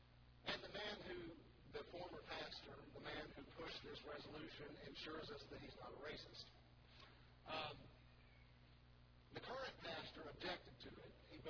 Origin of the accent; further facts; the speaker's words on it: the South, United States; I was born in 1960 in America, and that, frankly, I'm a white male from the South